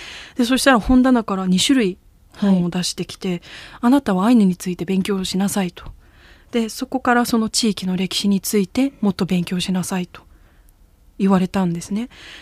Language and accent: Japanese; Iwate, Japan; 私の出身が、本州の、はい、まあ東北にある岩手県というところなんですけれども